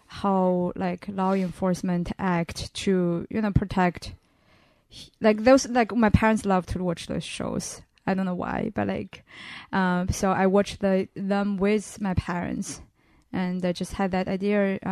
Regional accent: Northeast China, China; English is a second language; now in United States; I'm from China. My hometown is a small town in northeastern side of China, which is very close to Russia and the Mongolian border. And then I went to a boarding school for my middle school and high school in a coastal city in China.

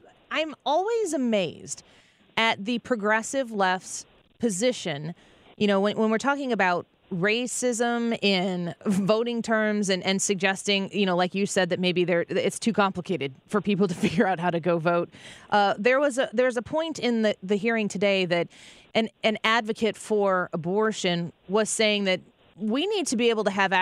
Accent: Illinois, United States; I'm from Illinois

